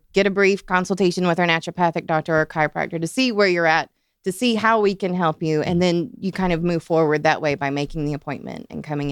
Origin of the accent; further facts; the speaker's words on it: Loganville, Georgia, United States; And I grew up in Loganville, so.